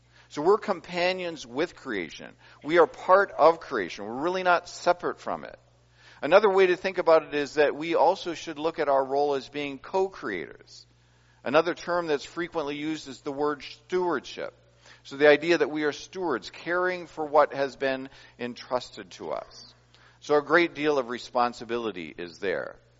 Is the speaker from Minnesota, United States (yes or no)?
yes; Minnesota, United States; I grew up in Minnesota.